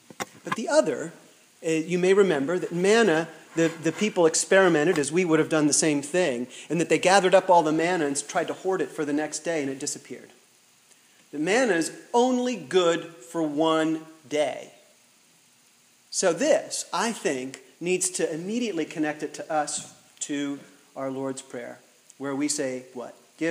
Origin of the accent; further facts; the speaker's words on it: East Coast, United States; I'm a WASP from the East Coast, and we definitely have this sense of personal space